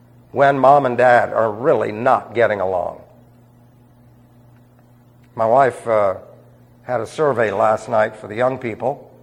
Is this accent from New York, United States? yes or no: yes; New York City, New York, United States; I lived in New York City. I was raised in New York City.